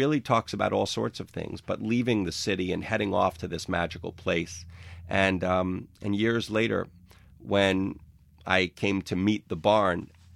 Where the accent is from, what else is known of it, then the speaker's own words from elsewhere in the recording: Englewood, New Jersey, United States; now in New York City, United States; Well, I live in New York City. I grew up in Englewood, New Jersey, just over the George Washington Bridge.